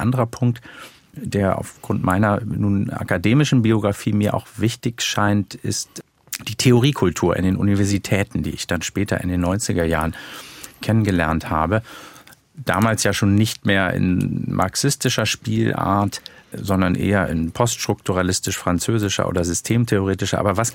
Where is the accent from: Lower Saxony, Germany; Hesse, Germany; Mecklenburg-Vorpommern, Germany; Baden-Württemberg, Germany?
Lower Saxony, Germany; Göttingen; meiner Kindheit im Göttingen der 70er Jahre vergleiche, zugegeben in einem linksliberalen Akademikermilieu